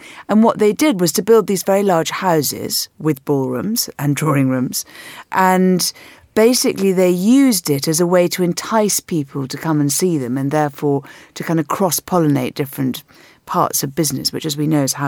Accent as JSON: {"language": "English", "region": "London", "country": "United Kingdom", "tie": "born or raised there", "said": "I grew up in London"}